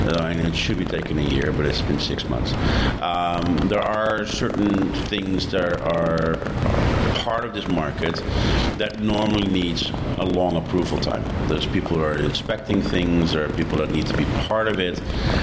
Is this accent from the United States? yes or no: no; Amsterdam, North Holland, Netherlands; English is a second language; because I'm European, I'm from Amsterdam